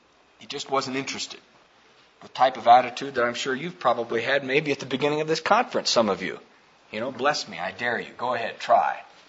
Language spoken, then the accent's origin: English; Pekin, Illinois, United States; Des Moines and Omaha and Minneapolis and I'm sure Pekin, my hometown.